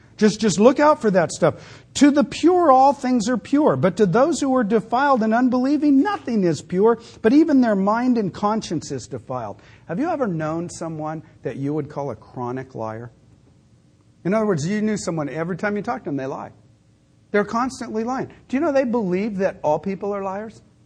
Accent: California, United States; born there; you know, I was born in California.

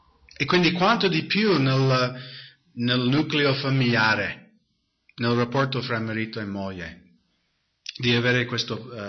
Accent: United States; Italian is a second language; io ero bambino negli anni 60 in America

